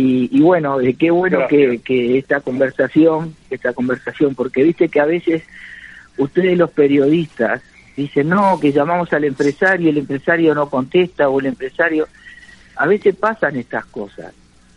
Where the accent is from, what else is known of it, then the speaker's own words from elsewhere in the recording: Uruguay; independientemente del orgullo como uruguayo de saber lo que has hecho en esas tierras